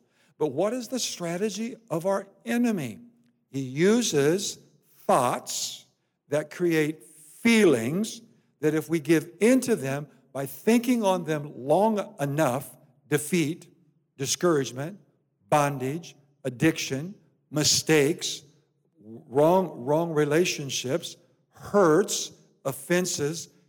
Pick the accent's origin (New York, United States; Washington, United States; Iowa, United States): Iowa, United States; Now, I come from Iowa, and you know what? Growing up in Iowa, it still is today, the sport of wrestling was huge and is huge.